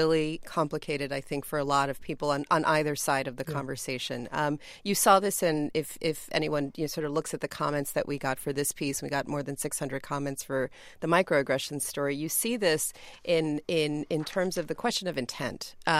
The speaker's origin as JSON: {"language": "English", "region": "New York", "country": "United States", "tie": "born or raised there", "said": "I'm a, you know, Puerto Rican woman from New York, born and raised in New York, but my ethnic background is Puerto Rican."}